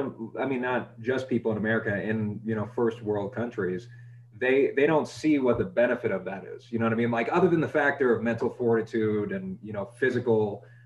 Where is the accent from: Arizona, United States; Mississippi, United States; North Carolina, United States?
North Carolina, United States; No, I grew up in North Carolina.